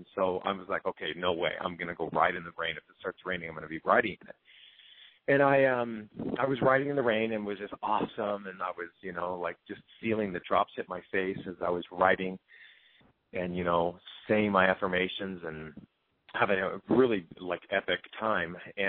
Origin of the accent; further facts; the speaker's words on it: California, United States; also born or lived in Las Vegas; because I grew up mainly in Southern California. I have a couple memories of Las Vegas as a child, but for the most part, Southern Cal.